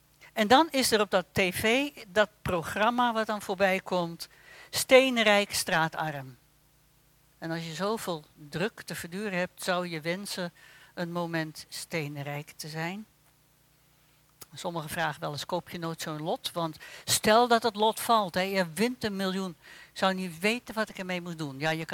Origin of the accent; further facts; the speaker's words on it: Netherlands; Voor veel West-Europeanen, daar horen wij dus ook bij als Nederlanders, is de vakantieperiode voorbij.